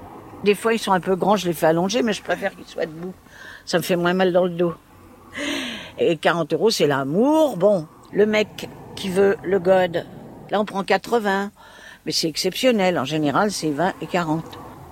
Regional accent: Blois, Centre-Val de Loire, France; Je les ai mis dans une pouponnière qui était aux environs de Blois, puisque je suis de Blois.

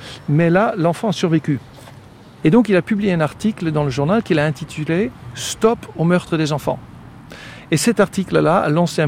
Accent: Netherlands; French is a second language; Quand je parle du vélo en tant que Néerlandais, on me dit toujours « Oui, mais

